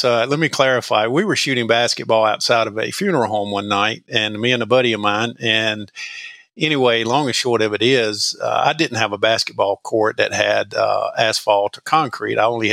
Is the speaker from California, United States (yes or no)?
no; Madison Mayodan, North Carolina, United States; So I grew up in Madison Mayodan, which is north central North Carolina, north of Greensboro, a small town, about 5,000, two towns combined, and just a little mill town.